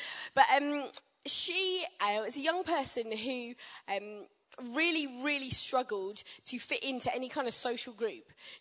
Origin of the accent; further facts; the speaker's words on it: Royal Tunbridge Wells, South East England, United Kingdom; I was raised in Tunbridge Wells, in Kent. Royal Tunbridge Wells.